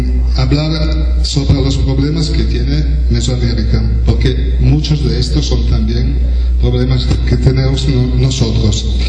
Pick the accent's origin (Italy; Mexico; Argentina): Italy; Spanish is a second language; soy italiano. Me pongo las... Excuso porque no hablo muy bien español.